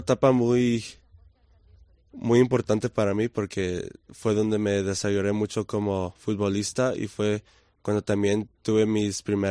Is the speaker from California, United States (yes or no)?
yes; Los Angeles, California, United States; born there; yo de hecho nací en Los Ángeles. Ah, mis okay. papás son mexicanos.